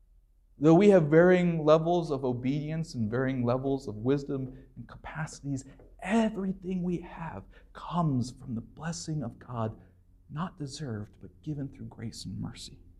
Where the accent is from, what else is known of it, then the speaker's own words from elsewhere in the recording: United States; I didn't deserve growing up in America.